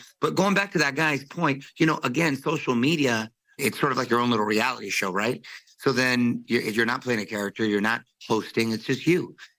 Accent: Chula Vista, California, United States; born there; My parents are from Culiacán, Sinaloa in Mexico. I was born in Chula Vista, border town, around all Latinos.

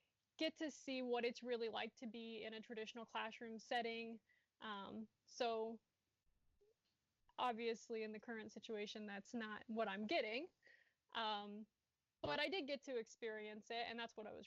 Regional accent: Fairfield, Illinois, United States; I'm from Southern Illinois in a very, very small town called Fairfield

